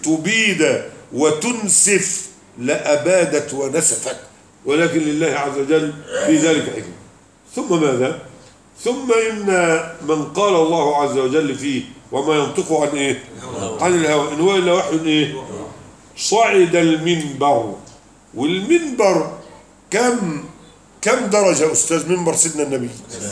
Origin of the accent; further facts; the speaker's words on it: Egypt; وفي جزر الآن عندنا في مصر وفي غيرها